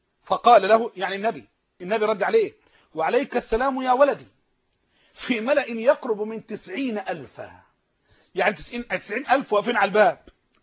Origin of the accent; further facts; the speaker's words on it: Egypt; احنا اعظم مقاس عندنا في مصر 44